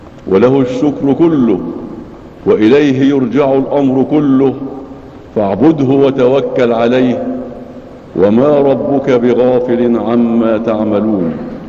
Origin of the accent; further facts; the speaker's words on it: Egypt; الحمد لله الذي جعل بلدنا مصر بلد أمن وأمان